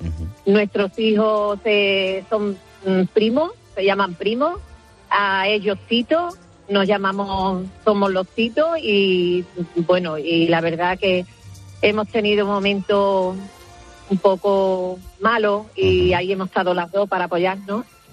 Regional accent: La Puebla del Río, Andalusia, Spain; now in Madrid, Spain; Estoy por Madrid, pero yo soy de Sevilla y de la Puebla del Río.

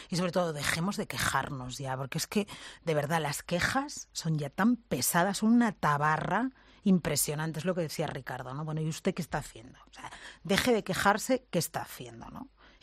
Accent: Catalonia, Spain; lo digo como catalana

